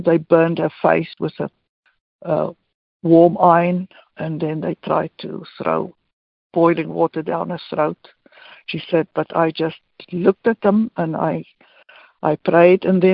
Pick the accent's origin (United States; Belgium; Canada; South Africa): South Africa; So, being South African, oh, immediately, you know, apartheid or whatever.